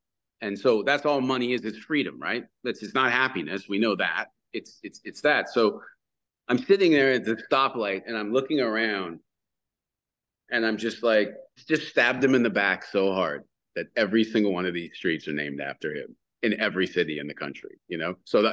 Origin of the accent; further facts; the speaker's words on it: Canada; We learn more about U.S. history than we do about Canadian history growing up in Canada